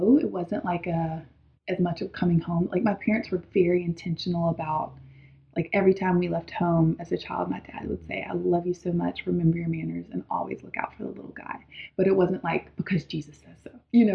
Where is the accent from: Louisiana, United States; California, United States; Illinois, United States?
Louisiana, United States; So I grew up in South Louisiana on a farm in the middle of nowhere. I had zero neighbors, which killed me.